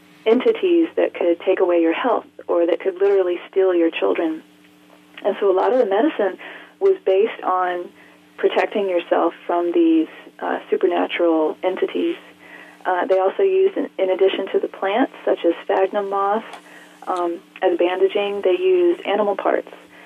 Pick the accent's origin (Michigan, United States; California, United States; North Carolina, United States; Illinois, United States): North Carolina, United States; Asheville; I come from Asheville, North Carolina, which has a very strong Scotch-Irish heritage and a lot of folk medicine that seems to me to be very superstitious.